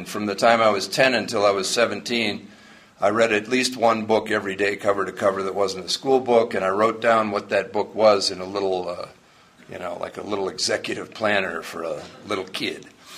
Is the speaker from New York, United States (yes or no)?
yes; Huntington, New York, United States; born there; I came from a good family. I was born in Huntington, New York, out on Long Island. I was the first of three children my parents were going to have.